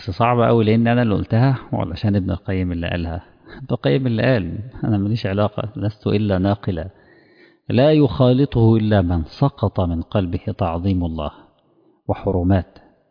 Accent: Cairo, Cairo Governorate, Egypt; كان مطعم مسمع جدا عندنا في القاهرة

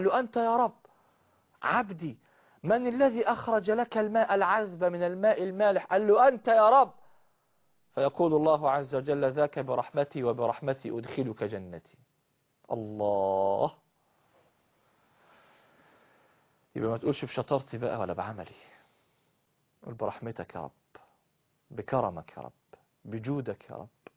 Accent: Al Farastaq, Gharbia, Egypt; يعني أنا قضيت فترة العيد بين الأهل والأحباب في قريتي، قرية الفرستك

